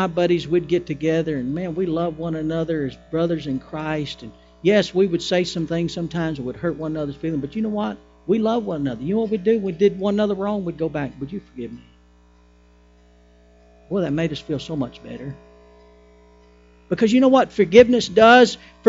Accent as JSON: {"language": "English", "region": "the South", "country": "United States", "said": "He's from the South. I'm from the South."}